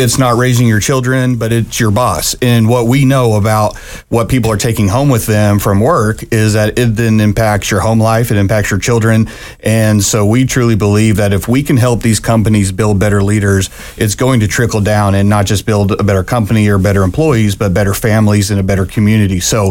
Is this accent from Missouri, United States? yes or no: yes; Kansas City, Missouri, United States; So we're really excited to be bringing these world-class speakers into my hometown, all of our hometown in Kansas City.